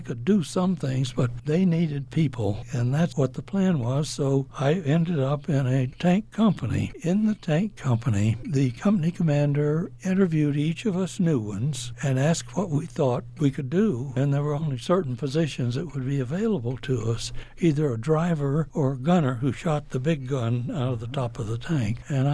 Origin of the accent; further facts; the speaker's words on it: Ames, Iowa, United States; I went to Des Moines, the main city in Iowa, about 30 miles from where I grew up in Ames